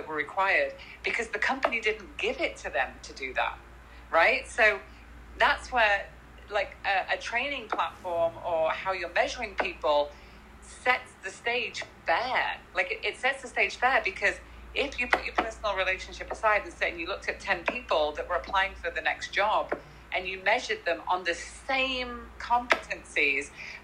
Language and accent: English; England, United Kingdom; also born or lived in United States; now in Canada; I moved from England to the US to Canada. So I lived in three different countries and my kids are mixed race.